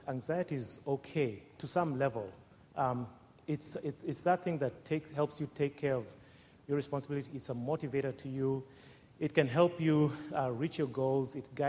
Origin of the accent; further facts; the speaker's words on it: Kenya; now in United States; I grew up in Kenya, and I'm here to talk to you about what coming to America taught me about anxiety.